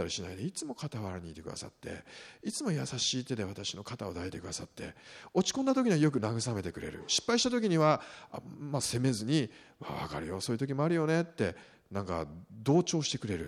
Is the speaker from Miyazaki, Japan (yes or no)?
no; Kawasaki, Kanagawa, Japan; 私の実家はですね、まあ川崎で町工場をやっていましてね